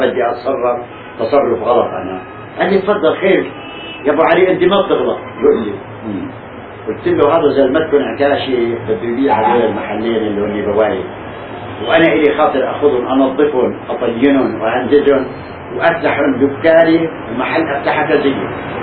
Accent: Palestine; واحنا فلسطينيين

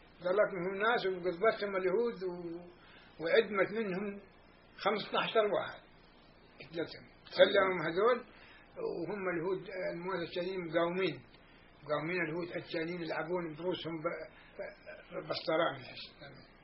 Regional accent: Palestine; moved away; إحنا بشهر ها طلعنا من فلسطين

